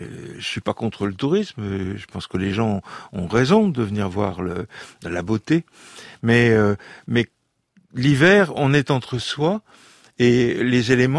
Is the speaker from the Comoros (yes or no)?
no; Brittany, France; born there; et il se trouve que là où je suis né, sur la Bretagne Nord, la différence entre marées hautes et marées basses est particulièrement forte, une des plus fortes du monde.